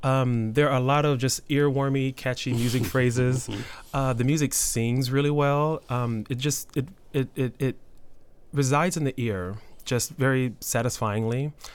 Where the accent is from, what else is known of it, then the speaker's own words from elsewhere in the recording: Marshall, Texas, United States; So, yeah, I am from Marshall, Texas. That's my hometown.